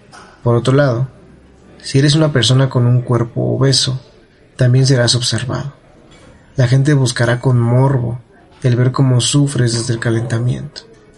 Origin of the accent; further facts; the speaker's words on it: Avándaro, Michoacán, Mexico; tengo 32 años y soy de Avándaro, Michoacán. Mi domicilio es incierto, pero mi origen no puedo negarlo, pues a donde quiera que voy, me siento orgulloso de mi tierra.